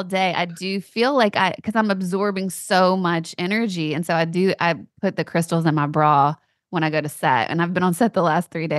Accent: Louisiana, United States; But like in New Orleans, I'm from Louisiana, you know

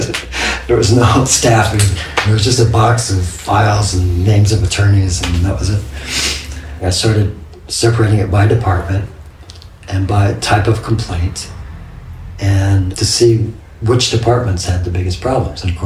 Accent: Los Angeles, California, United States; I had it right here in my hometown in Los Angeles, South Central. I don't need to travel the world to see this kind of stuff and document it. It's right here in my home state.

